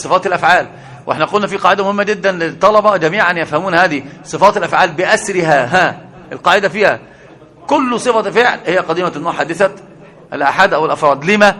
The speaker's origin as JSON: {"language": "Arabic", "country": "Egypt", "said": "ده عندنا في مصر مثل عظيم جدا"}